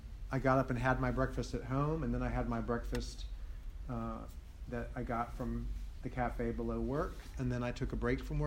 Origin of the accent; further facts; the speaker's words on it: Washington, District of Columbia, United States; moved away; I'm from Washington, D.C., so I moved here. I thought that California was going to solve my eating problem.